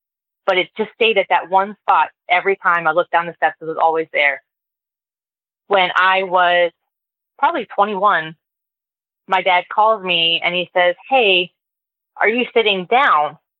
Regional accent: Baltimore, Maryland, United States; So I grew up in Baltimore in a row home.

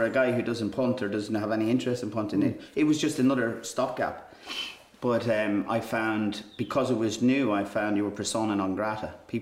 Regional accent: Ireland; In spite of you all thinking I was English, I was Irish.

